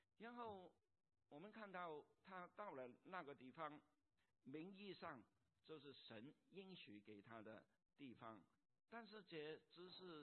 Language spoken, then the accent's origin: Chinese; China; now in United States; 就是我们做移民的，我们和家乡关系这个微妙的一个关系，我们是入籍了，我们是美国人，但是我们身上还是带着中国人的血，所以呢通常都有一个矛盾的一件心情。